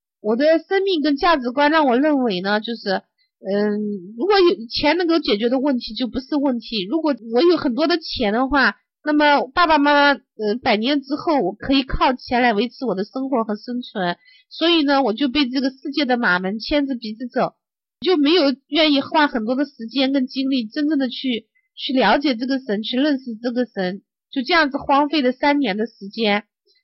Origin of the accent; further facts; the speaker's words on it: China; 我是中国的